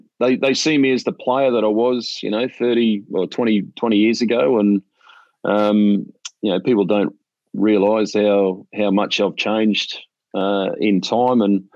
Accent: Australia; Growing up in Australia

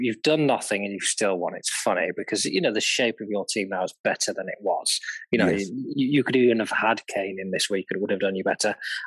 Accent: Scotland, United Kingdom; I am Scottish.

